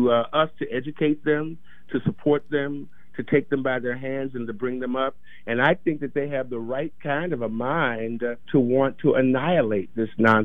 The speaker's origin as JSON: {"language": "English", "town": "St. Louis", "region": "Missouri", "country": "United States", "tie": "born or raised there", "said": "You know, I was raised in St. Louis, and in places like St. Louis and in the South and in places like New York and et cetera, people who understand what a roach is knows that roaches can be a problem."}